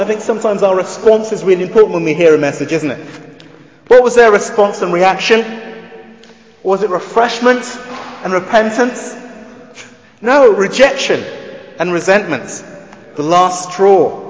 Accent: Wales, United Kingdom; Growing up in South Wales, I trained with a lot of very good athletes.

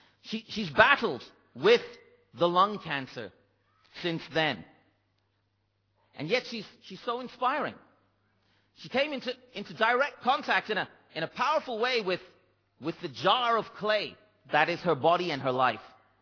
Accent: India; places because of my father's job. We traveled around. But every couple of years, we would go back to my home country of India.

